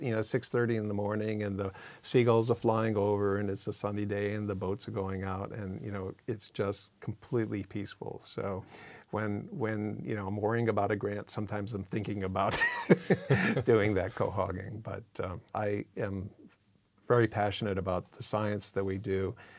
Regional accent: Massachusetts, United States; born there; I was born in Massachusetts, and we have a little house out on Cape Cod. It might sound crazy that we live in California

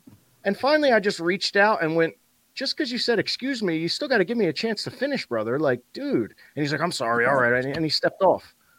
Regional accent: Burlington, United States; we're always going to have a piece of our heart in Burlington, my hometown.

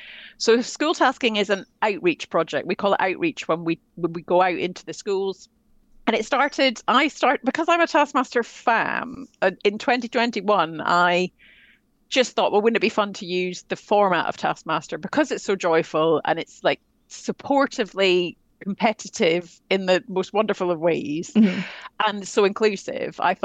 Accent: Scotland, United Kingdom; I mean, we don't play in Scotland either. I'm Scottish, right.

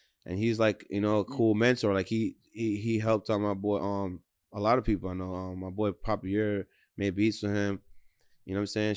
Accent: Jamaica; I'm from the side, the … side. Feel me? That side. You talking about? I'm Jamaican.

